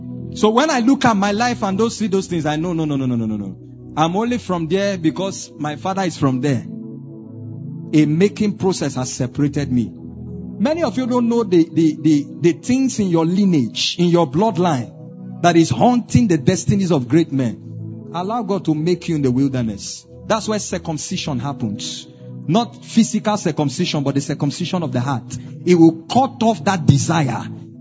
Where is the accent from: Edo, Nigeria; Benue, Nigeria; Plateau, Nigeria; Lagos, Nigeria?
Plateau, Nigeria; I come from Plateau State. The tribe I come from, very proud and wonderful tribe, Tarok Nation. Mighty people, they are warriors by nature.